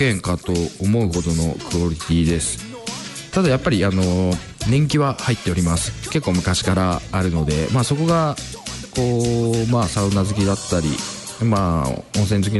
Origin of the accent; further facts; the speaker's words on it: Kai, Yamanashi, Japan; 僕実はこの辺出身ではなく、まあ甲斐市の方の出身でして、まあ、たまたまちょっと実家の方に帰って